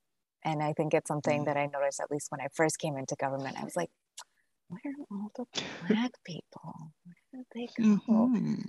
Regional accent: Toronto, Ontario, Canada; And I came from Toronto too.

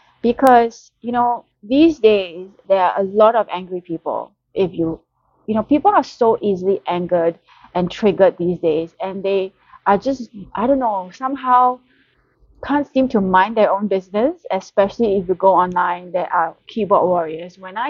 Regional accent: Singapore; I am from Singapore and in Singapore.

